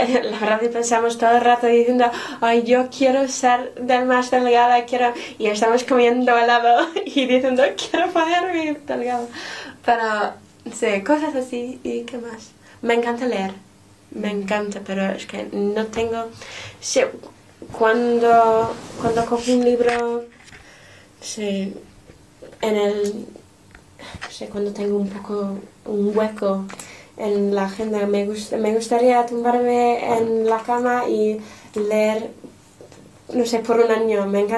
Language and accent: Spanish; England, United Kingdom; Spanish is a second language; como soy inglesa